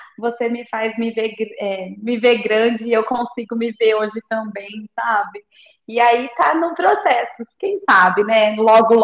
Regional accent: Araraquara, São Paulo, Brazil; Eu sou de Araraquara

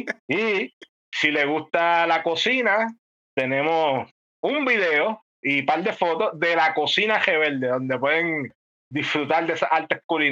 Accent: Puerto Rico; dentro del marco cultural de nosotros como puertorriqueños y de nuestra experiencia.

